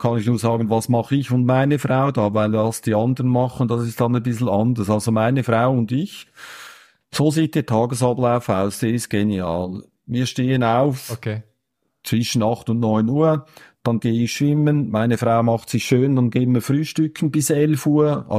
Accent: Switzerland; wahrscheinlich sehe ich das jetzt wieder als Schweizer.

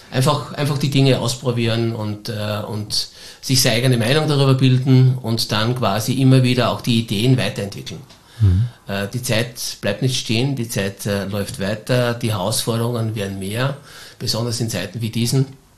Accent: Styria, Austria; now in Vienna, Austria; viele sagen, du als Steirer kannst doch nicht in Wien bei einem Fußballclub quasi Fan sein

